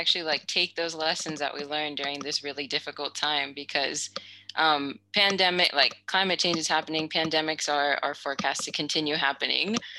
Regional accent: United States; now in Spain; because like I'm from the United States. I'm currently living in Spain

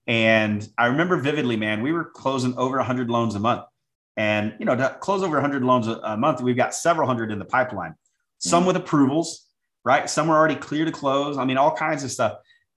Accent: St. Louis, Missouri, United States; And I'm from St. Louis.

